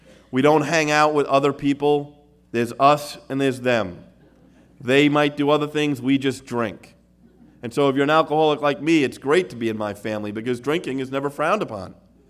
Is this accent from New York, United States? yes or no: yes; New York, United States; I grew up in New York.